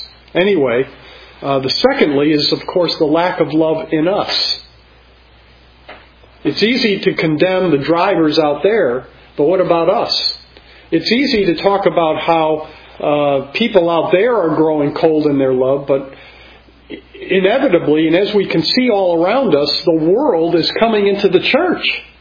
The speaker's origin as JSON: {"language": "English", "region": "Illinois", "country": "United States", "tie": "born or raised there", "said": "I grew up in Illinois, and they warned me about the coldness of the Northeast"}